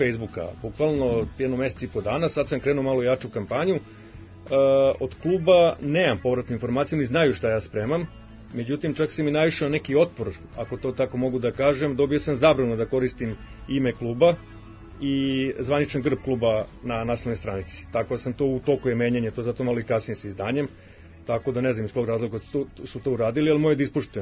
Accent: Ripanj, Belgrade, Serbia; Našao sam utakmicu iz mog Ripnja, ja sam odrastao u Ripnju, do osmog razreda

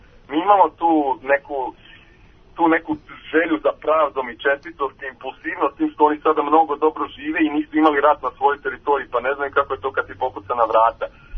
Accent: New Belgrade, Belgrade, Serbia; ja sam odrastao kada na Novom Beogradu nismo zaključavali vrata.

